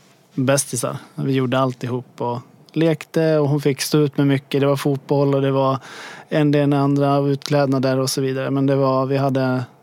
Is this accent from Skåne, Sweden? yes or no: no; Orresta, Västmanland County, Sweden; Om man spelar golf så brukar man veta var Orresta ligger. Där är jag uppvuxen.